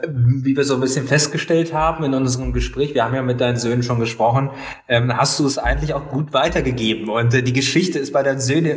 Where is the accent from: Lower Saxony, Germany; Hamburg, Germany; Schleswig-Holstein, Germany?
Lower Saxony, Germany; Hanover; Ich komme auch aus der Hauptstadt Niedersachsens, aus Hannover